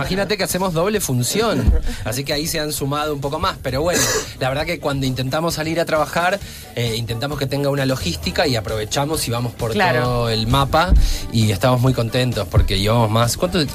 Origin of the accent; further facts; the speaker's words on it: Buenos Aires, Argentina; born there; porque nací en Buenos Aires.